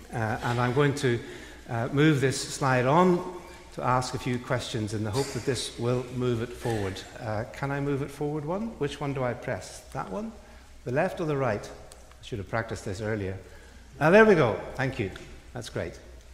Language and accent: English; Belfast, Northern Ireland, United Kingdom; now in London, United Kingdom; I'm from Northern Ireland originally, from the city of Belfast. That's my home city. But I now live in London